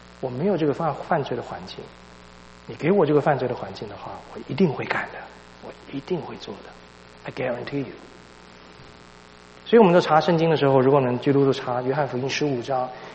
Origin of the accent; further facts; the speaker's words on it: China; 所以我们中国人的观念里面，什么是罪？